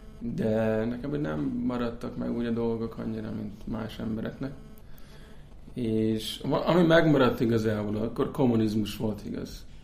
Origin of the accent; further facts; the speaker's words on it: Óbuda, Budapest, Hungary; born there; Nem, hát Óbudán születtem, 3. kerület, Magyarország.